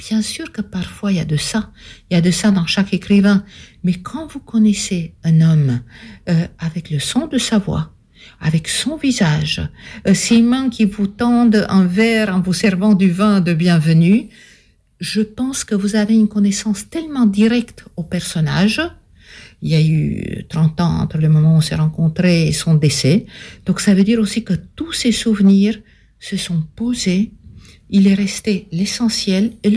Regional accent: Romania; now in Switzerland; Donc, je suis partie avec mon père de Roumanie, réfugié politique en Suisse.

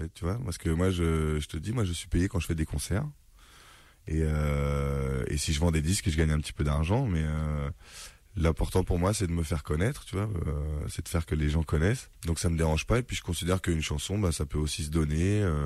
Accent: Ivry, Île-de-France, France; Et puis moi je suis né à Ivry, j'ai grandi à Ivry, donc je connais plein de choses ici et je connais beaucoup de gens.

